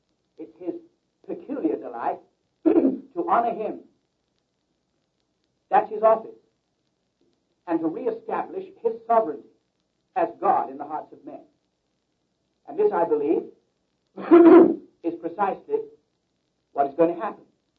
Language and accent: English; England, United Kingdom; born there; I speak with a peculiar accent. Because I was born in England and live there occasionally. And we all talk that way.